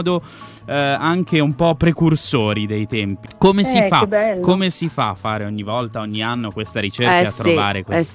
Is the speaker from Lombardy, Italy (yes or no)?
yes; Garbagnate Milanese, Lombardy, Italy; perché io sono di Garbagnate Milanese, quindi conosco molto bene quelle zone.